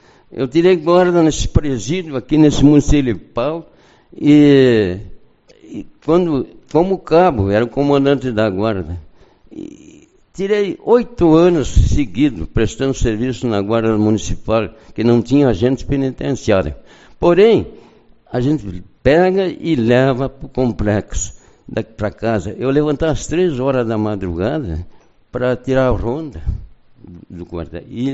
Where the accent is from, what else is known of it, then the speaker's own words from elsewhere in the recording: Uruguaiana, Rio Grande do Sul, Brazil; em dezembro de 61, e vim para Porto Alegre, sou natural de Uruguaiana, vim prestar meu serviço aqui. Voltei com 23 anos.